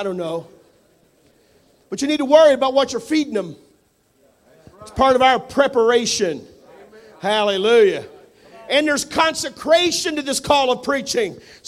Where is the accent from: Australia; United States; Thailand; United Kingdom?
United States; Illinois; also born or lived in Pennsylvania / Missouri / Oklahoma; I grew up in Illinois. I've lived in Pennsylvania, Missouri.